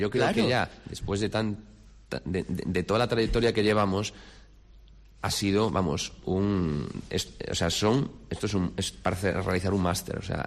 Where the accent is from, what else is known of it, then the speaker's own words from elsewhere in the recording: Galicia, Spain; yo soy gallego.